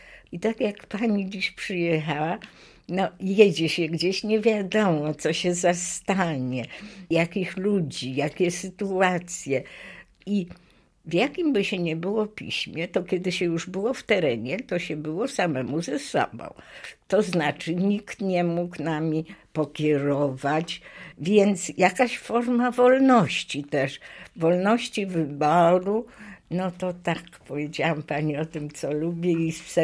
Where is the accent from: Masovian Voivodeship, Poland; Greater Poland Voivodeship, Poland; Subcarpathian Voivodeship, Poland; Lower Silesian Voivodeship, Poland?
Masovian Voivodeship, Poland; Warsaw; also born or lived in Łódź; Więc ja się urodziłam w Łodzi i oczywiście jak tylko rodzice mogli tutaj dostać mieszkanie, to zamieszkałam z rodzicami w Warszawie. W każdym razie przed wojną już byłam dzieckiem Warszawy.